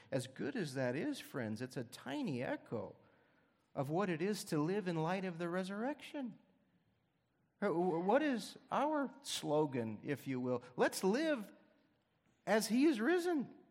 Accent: Washington, United States; moved away; I grew up, some of you know, I grew up in Western Washington, and I miss almost nothing about growing up in Western Washington.

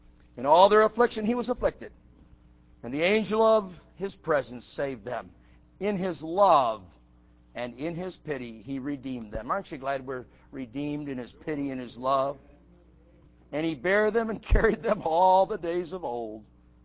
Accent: England, United Kingdom; I'm an Englishman. I don't know what Sheol is.

